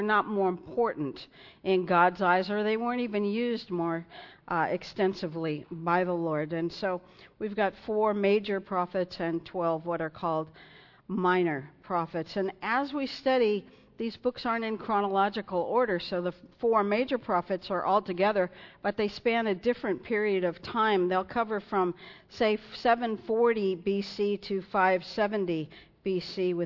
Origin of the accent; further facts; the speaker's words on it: California, United States; And I said, "Well, I do. I'm from California."